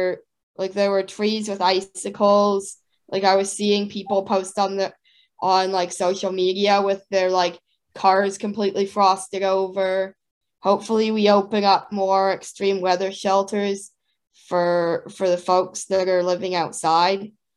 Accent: British Columbia, Canada; Yeah, I grew up in the Fraser Valley.

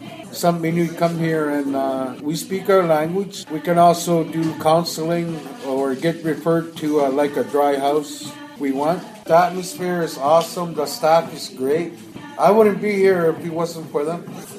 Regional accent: Cape Dorset, Nunavut, Canada; now in Ottawa, Canada; I'm originally from Cape Dorset. I had to move to Ottawa because the Nunavut government sent our people here for medical specialists or a specialty like hemodialysis, which is what I require.

